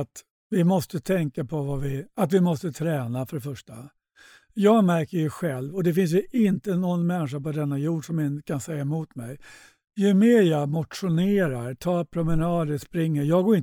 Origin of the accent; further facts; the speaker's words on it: Sweden; när jag är hemma i Sverige så kanske inte jag hinner träna så mycket.